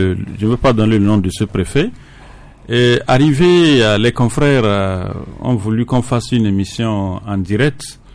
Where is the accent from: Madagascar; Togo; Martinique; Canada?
Togo; Dapaong, Savanes; pour ceux qui ne savent pas ce qui s'est réellement passé chez nous, à Dapaon avec cette radio.